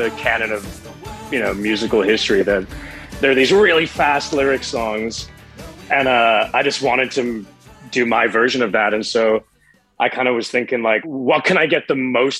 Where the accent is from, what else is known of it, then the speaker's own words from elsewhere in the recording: South Africa; That's literally about my childhood in South Africa.